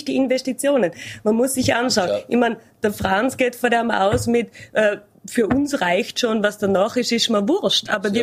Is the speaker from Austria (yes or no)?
yes; Tyrol, Austria; bei uns in Tirol